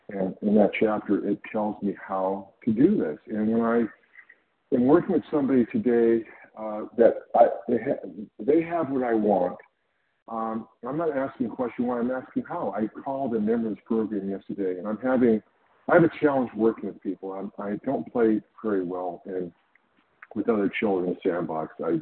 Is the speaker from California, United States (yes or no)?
yes; California, United States; I'm from California.